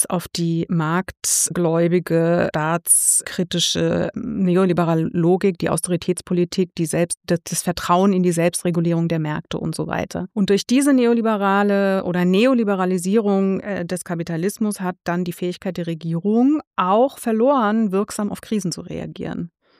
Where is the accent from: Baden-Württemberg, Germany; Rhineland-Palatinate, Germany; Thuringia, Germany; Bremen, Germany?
Baden-Württemberg, Germany; Also ich komme ja aus Baden-Württemberg, ne?